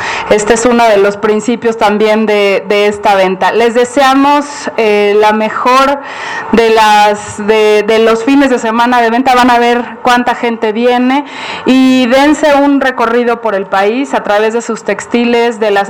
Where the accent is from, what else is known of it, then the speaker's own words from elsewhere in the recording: Mexico; es el momento de mostrar lo que somos como mexicanos